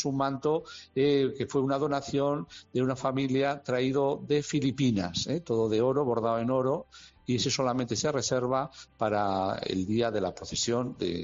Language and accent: Spanish; Tudela, Navarre, Spain; yo también soy de Tudela.